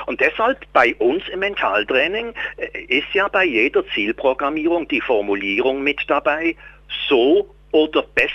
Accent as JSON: {"language": "German", "country": "Switzerland", "said": "Zu der Zeit war es viel, ich rede von den 50er Jahren, war es viel, wenn bei uns in der Schweiz einer im Monat 3.000 Franken verdient hat."}